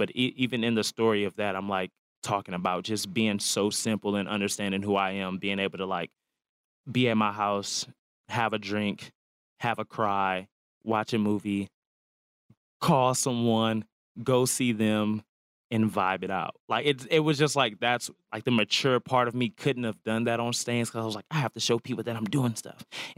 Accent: Houston, Texas, United States; But growing up in Houston, you know, you see a man who's like so beautiful and can do all those other things.

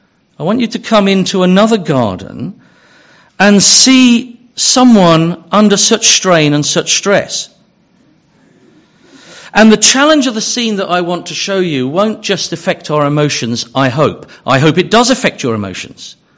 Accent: United Kingdom; I guess I'm British and animal stories sort of get to the emotions.

